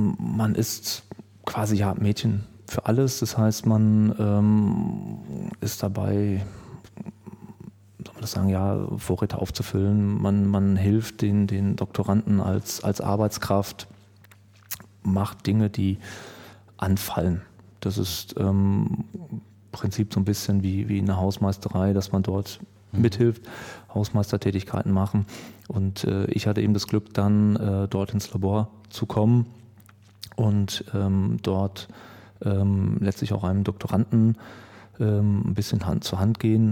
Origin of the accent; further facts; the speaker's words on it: Witten, North Rhine-Westphalia, Germany; born there; ich bin gebürtiger Wittener.